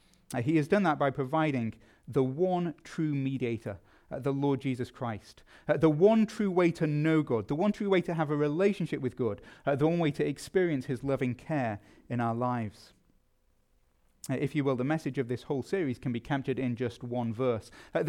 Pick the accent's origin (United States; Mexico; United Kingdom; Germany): United Kingdom; England; as an Englishman